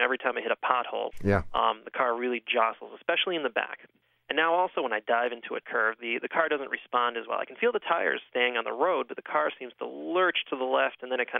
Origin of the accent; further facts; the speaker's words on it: Massachusetts, United States; now in Brookline, United States; I'm from Gloucester this week, but Massachusetts. I'm calling from Brookline right now. Yeah, Massachusetts.